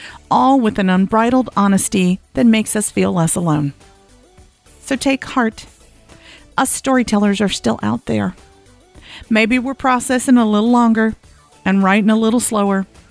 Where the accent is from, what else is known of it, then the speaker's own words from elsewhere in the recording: Arkansas, United States; now in New York, United States; While I live in New York now, I'm from Arkansas and I'm about as Black and Southern and Baptist as they come.